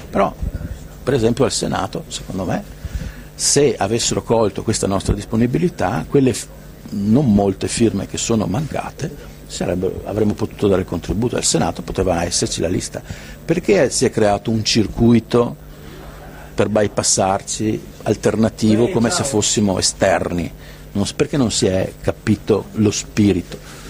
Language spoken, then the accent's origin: Italian; Veneto, Italy; Noi siamo veneti, siamo italiani, siamo europei